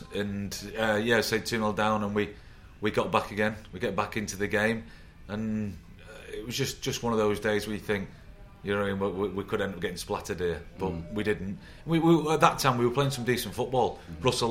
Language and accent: English; Manchester, North West England, United Kingdom; I'm from Manchester